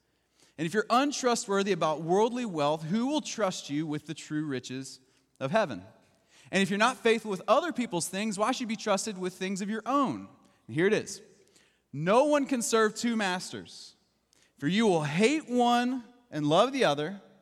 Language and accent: English; Kentucky, United States; I'm originally from Kentucky, and so I got a little bit of redneck in my blood, and so blowing stuff up is just part of our life.